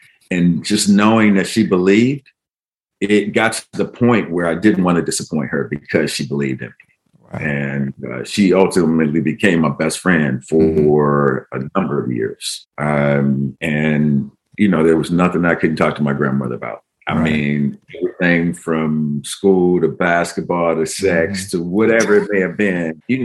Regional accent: Flint, Michigan, United States; And, believe me, growing up in Flint, there's a lot of hurdles and challenges.

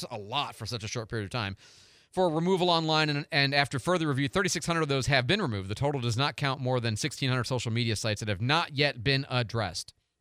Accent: the North, United States; I'm not a fan of the Confederate flag. I'm from the North.

